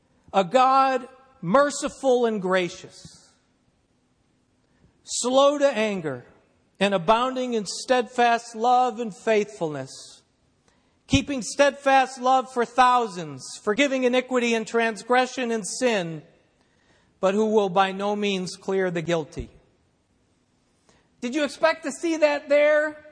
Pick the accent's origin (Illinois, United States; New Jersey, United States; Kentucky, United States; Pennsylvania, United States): Illinois, United States; Wheaton; I was raised in Wheaton here.